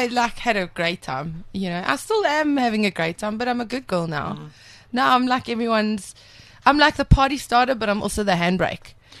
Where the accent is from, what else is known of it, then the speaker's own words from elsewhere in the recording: Pretoria, Gauteng, South Africa; Hey, listen, I'm from Pretoria.